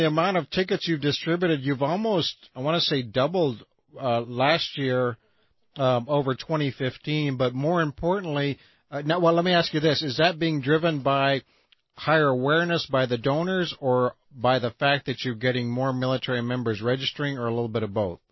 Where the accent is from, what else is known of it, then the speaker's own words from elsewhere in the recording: Orange, California, United States; born there; I was born in Orange, California, and have fond memories of Disneyland while my father, also a Marine, was stationed at El Toro.